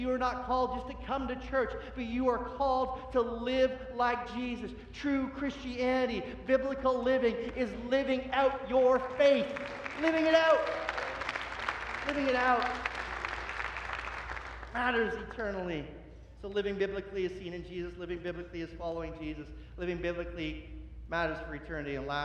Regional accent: Oshawa, Ontario, Canada; we grew up in Oshawa

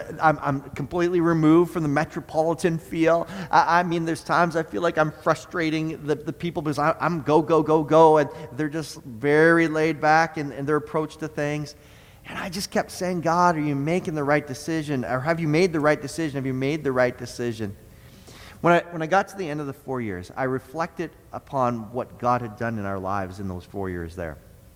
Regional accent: Toronto, Ontario, Canada; also born or lived in Kingston / Kitchener / Brampton / Montreal; now in Pembroke, Canada; I was raised in Toronto, born in Toronto, raised in cities such as Toronto, Kingston, Kitchener, Brampton, Montreal, lived in Oshawa, and now I'm in Pembroke.

